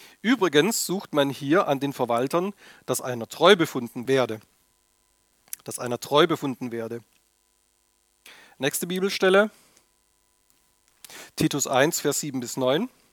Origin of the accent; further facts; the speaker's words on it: Baden-Württemberg, Germany; Früher hat man im Schwabenland, wo ich herkomme, hat man eher gesagt, der Prokurist.